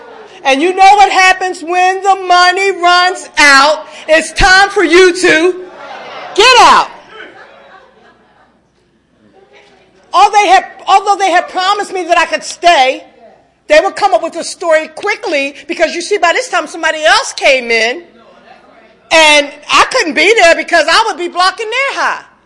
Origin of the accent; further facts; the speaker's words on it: Philadelphia, Pennsylvania, United States; moved away as an adult; also born or lived in New Jersey; now in Maryland, United States; And I even migrated here to Maryland because I'm from the Philadelphia and New Jersey area. So I came here to Maryland about 17 years ago